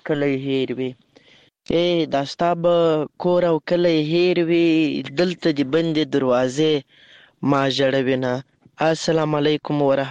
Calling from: Lashkar Gah, Helmand, Afghanistan; accent: Helmandi; هغه زموږ هلمندي لهجه دی واغه میدلې نه وي در باندې لیکي تر اغله یو ځل بیا خوشاله يم چې در سره ګډونوالې … هم له هلمند مرکز لشکرګاه شاره پیغام درته پریږدم.

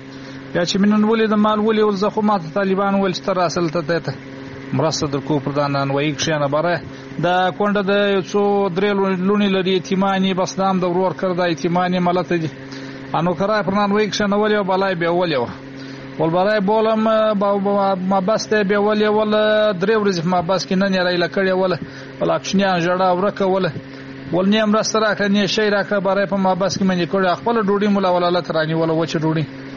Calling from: Kandahar, Afghanistan; زه دلته په کندهار کې اوسېږم،

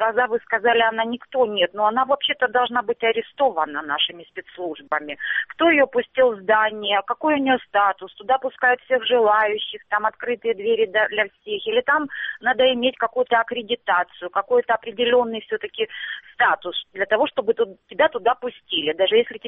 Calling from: Starobilsk, Luhansk Oblast, Ukraine; Луганщина, Старобельск.

